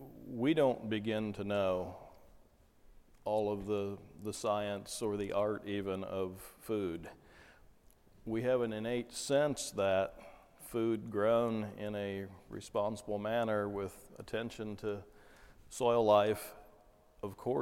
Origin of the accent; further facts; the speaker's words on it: Ohio, United States; I grew up in Ohio in the Midwest, so I'm used to thinking if you see a sky like that, you're going to get wet.